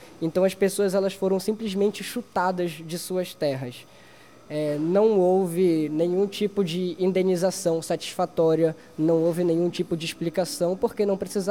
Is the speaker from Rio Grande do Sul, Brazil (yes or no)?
no; Barcarena, Pará, Brazil; a cidade na qual a Hydro está instalada agora, que é a minha cidade natal, Barcarena.